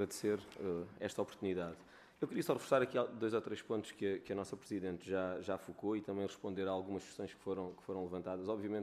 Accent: Portalegre, Portugal; Eu sou de Porto Alegre. É impossível vir a Lisboa com a periodicidade que temos que vir

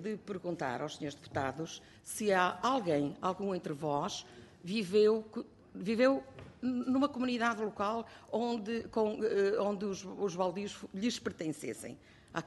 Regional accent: Vila Real, Portugal; a gente olha à nossa volta em Vila Real, sou de Vila Real, olha à minha volta

